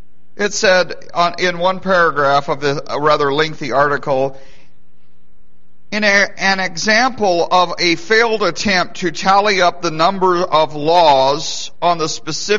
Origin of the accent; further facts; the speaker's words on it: Idaho, United States; As a kid growing up in Idaho, one of my favorite stupid laws was the law that if you rode a horse into town, you either had to plug it or put diapers on it.